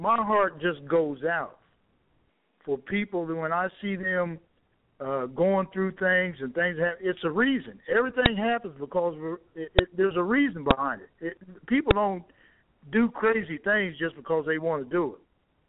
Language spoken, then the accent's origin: English; Indiana, United States; First of all, Joe, I came from Indiana, and I came out of a family that there was a lot of things going on